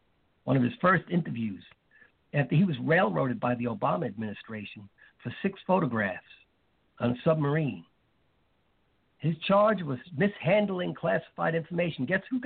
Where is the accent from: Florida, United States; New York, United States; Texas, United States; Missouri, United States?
New York, United States; moved away; I'm a damn Yankee. I come from New York.